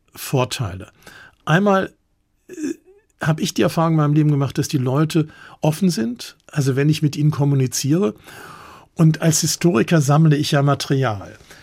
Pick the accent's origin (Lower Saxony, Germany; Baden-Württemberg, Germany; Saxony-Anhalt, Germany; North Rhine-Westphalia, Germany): North Rhine-Westphalia, Germany; Bonn; born there; also born or lived in Augsburg; Ich bin ja in Bonn geboren, das ist ja die Nachbarstadt von Köln.